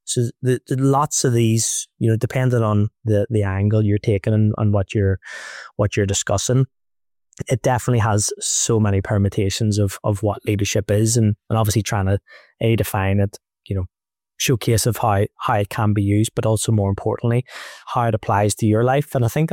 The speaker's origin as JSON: {"language": "English", "town": "Belfast", "region": "Northern Ireland", "country": "United Kingdom", "tie": "born or raised there", "said": "millions and billions of kids all like me growing up in Belfast wanted to do."}